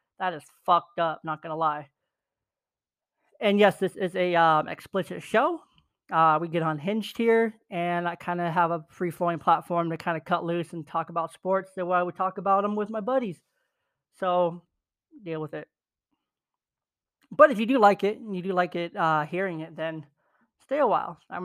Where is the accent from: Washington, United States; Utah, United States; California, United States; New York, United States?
Washington, United States; I am from Eastern Washington. I grew up in Washington, so I'm a big Gonzaga fan.